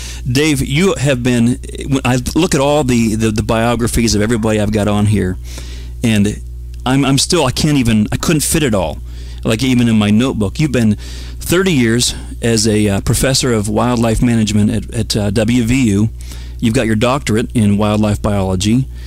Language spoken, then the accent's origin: English; Pennsylvania, United States; I grew up in Pennsylvania